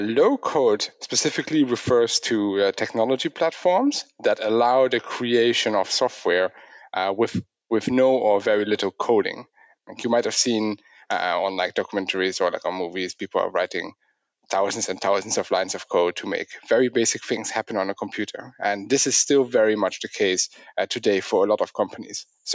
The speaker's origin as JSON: {"language": "English", "country": "Netherlands", "tie": "born or raised there", "said": "I grew up in the Netherlands"}